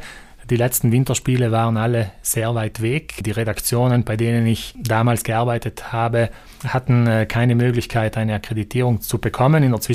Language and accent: German; Antholz, Trentino-Alto Adige, Italy; Bei uns in Antholz geht es am 8. los.